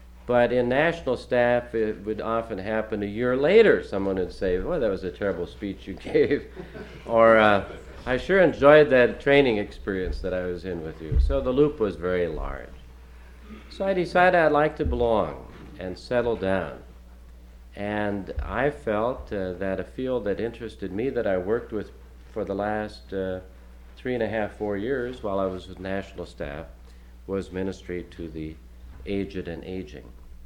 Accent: Minneapolis, Minnesota, United States; I'm from Minneapolis.

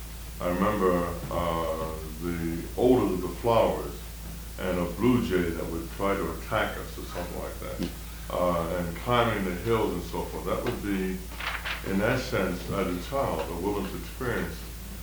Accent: Netherlands; I was born and raised in Holland

